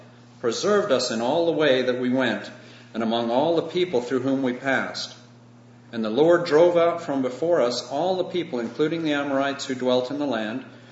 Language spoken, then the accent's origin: English; Winston-Salem, North Carolina, United States; We're from North Carolina, Winston-Salem, North Carolina.